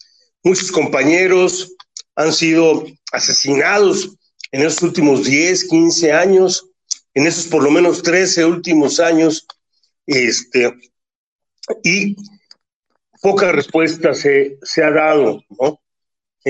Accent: Oaxaca, Mexico; de manera terca, necia, como somos los oaxaqueños, lo volvemos a plantear ahora

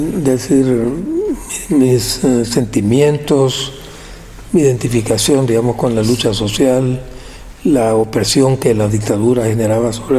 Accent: El Salvador; yo me había educado en mi pueblo, un puerto, en instituciones públicas. Mi papá era médico también, entonces, digamos, tenía algunas comodidades y recursos que otra gente no tenía, sobre todo allá en El Salvador.

